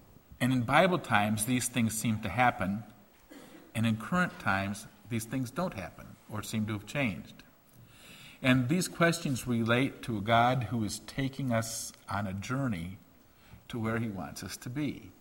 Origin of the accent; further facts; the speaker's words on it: Detroit, Michigan, United States; When I was a boy growing up in Northwest Detroit, my parents were unaware of it at the time, but they planted us right in the middle of a Jewish neighborhood.